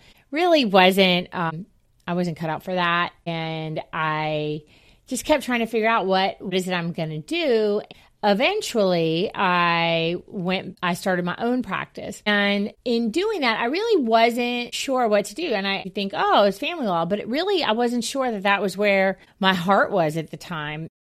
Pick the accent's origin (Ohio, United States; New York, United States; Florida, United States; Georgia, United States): Florida, United States; Jacksonville; and really I'm from Jacksonville, wanted to move back closer to family.